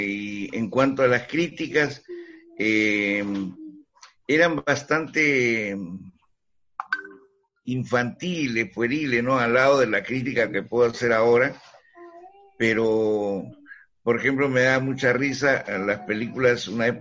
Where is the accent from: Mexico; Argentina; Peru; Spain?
Peru; Callao; en el Callao, donde pues yo soy chalaco.